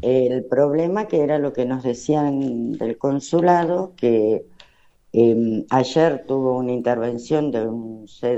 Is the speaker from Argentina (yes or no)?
yes; Argentina; nosotros, como muchos argentinos, somos de escasos recursos.